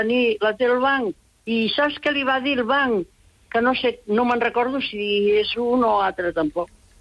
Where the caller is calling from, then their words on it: Barcelona, Catalonia, Spain; però sóc de Barcelona, no de Piera.